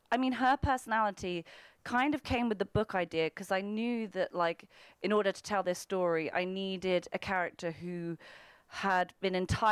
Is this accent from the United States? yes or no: no; United Kingdom; but I can't because I'm British and I'm really polite and I say sorry like 12 times in every conversation.